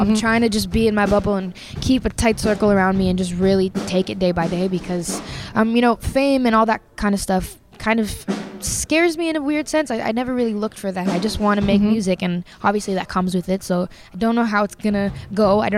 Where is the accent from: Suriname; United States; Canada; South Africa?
Canada; Brampton, Ontario; It's so cool to not only be from Canada, but to be from Brampton, Ontario, like a place that barely anyone's ever heard of.